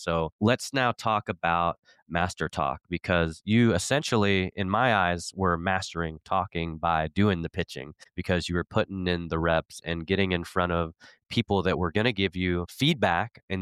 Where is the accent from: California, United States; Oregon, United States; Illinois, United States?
Oregon, United States; Portland; It was because I grew up in Portland, Oregon. We were super poor, you know, food stamps, government housing.